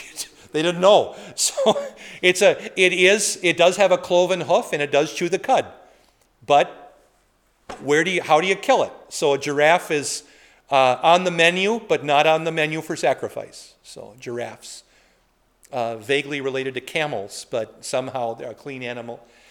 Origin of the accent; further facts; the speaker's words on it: Poynette, Wisconsin, United States; Back in my hometown of Poinette, they also herd buffalo in small numbers.